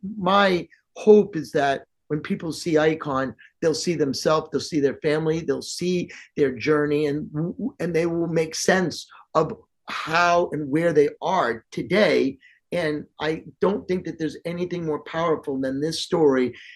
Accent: New York City, New York, United States; So I'm a native New Yorker. I grew up in Manhattan, been coming out here my whole life.

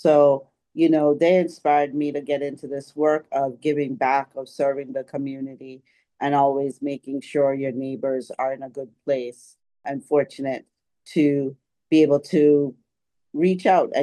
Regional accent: Jamaica; So I grew up in the real Jamaica, I like to say, but Jamaica, West Indies, on the island with my parents

